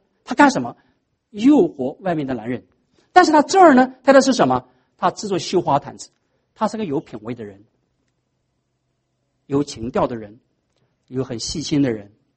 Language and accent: Chinese; China; 我们中国人都懂，女人为悦己者是吗？